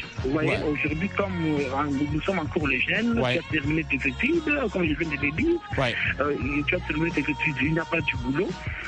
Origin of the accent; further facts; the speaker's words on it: Tshikapa, Kasaï, DR Congo; moved away as an adult; now in Kinshasa, DR Congo; En fait, j'ai quitté Tchikapa pour venir ici à Kinshasa étudier.